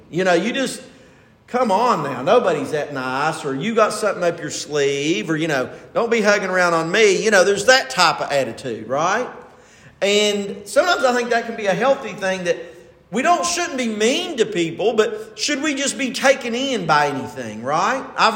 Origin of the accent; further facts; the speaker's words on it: Delbarton, West Virginia, United States; I was raised in Dale Barton.